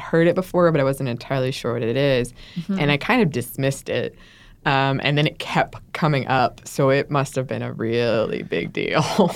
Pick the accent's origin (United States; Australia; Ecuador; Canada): Canada; as a Canadian